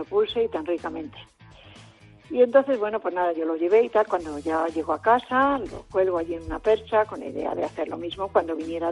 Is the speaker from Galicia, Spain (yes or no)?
no; Madrid, Community of Madrid, Spain; now in Toledo, Spain; yo soy de la provincia de Toledo. Soy de Madrid, pero vivo ya hace unos años en un pueblo de Toledo.